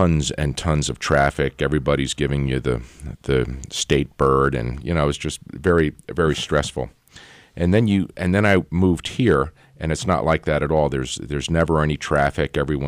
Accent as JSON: {"language": "English", "town": "Boston", "region": "Massachusetts", "country": "United States", "moved": "yes", "said": "I'm from Boston and moved here about 3.5 years ago."}